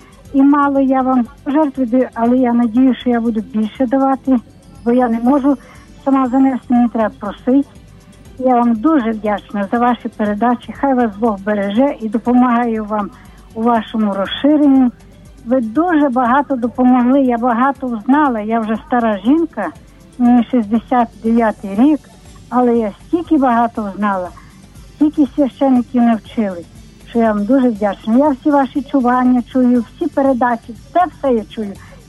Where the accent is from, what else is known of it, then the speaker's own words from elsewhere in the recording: Rivne Oblast, Ukraine; Я з Рівенщини